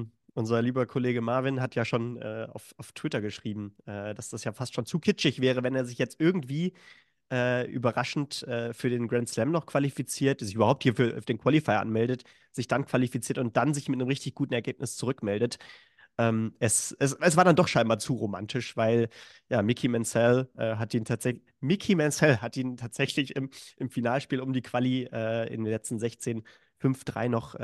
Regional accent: Germany; Als Deutscher sagt man das, glaube ich

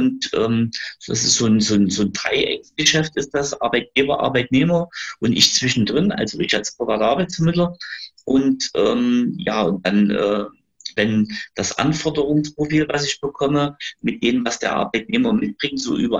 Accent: Gera, Thuringia, Germany; Und ich bin Gerscher. Ich bin geboren in Gera, bin auch immer in Gera gewesen. Also, wie man so schön sagt, eine Gersche Fettkutsche.

